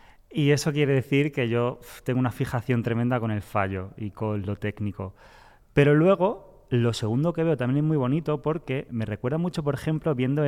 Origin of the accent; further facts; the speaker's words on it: Málaga, Andalusia, Spain; me recuerda mucho a mi infancia